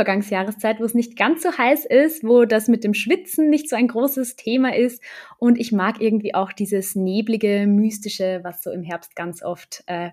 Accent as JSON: {"language": "German", "country": "Austria", "said": "ich komme aus Österreich"}